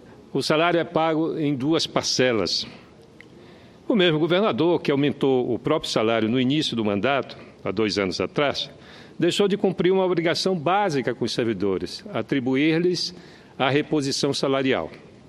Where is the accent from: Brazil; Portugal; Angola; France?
Brazil; Amapá; lá do meu estado, do estado do Amapá